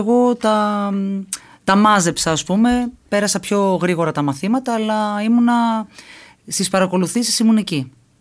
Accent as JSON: {"language": "Greek", "region": "Eastern Macedonia and Thrace", "country": "Greece", "moved": "as an adult", "said": "Αλλά μου αρέσει και η πόλη μου πάρα πολύ. Και γενικά μου αρέσει η Θράκη."}